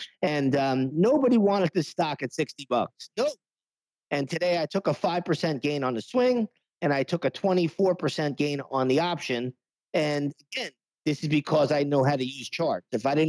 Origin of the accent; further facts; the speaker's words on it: New York, United States; You know, when I have a lot of people living, you know, growing up in New York, same as you, we know a lot of people in the restaurant industry.